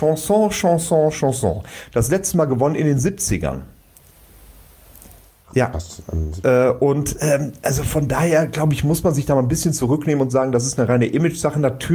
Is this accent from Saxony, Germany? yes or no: yes; Saxony, Germany; accent: Saxon; Ja, weil das mein Urdialekt ist. Ich bin ja Sachse.